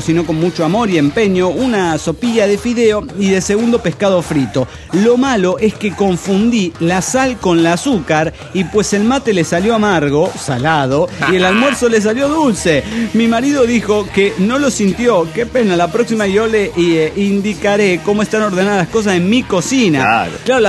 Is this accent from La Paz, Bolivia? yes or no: yes; Desaguadero, La Paz, Bolivia; Hola, soy … de Desaguadero, Bolivia.